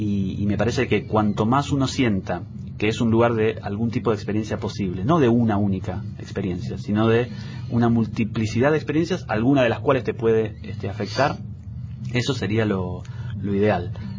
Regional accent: Argentina; somos argentinos

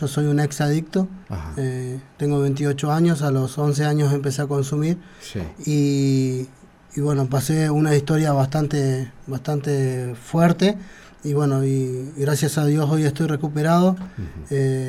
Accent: Villa Regina, Río Negro, Argentina; soy de Río Negro, de Villa Regina.

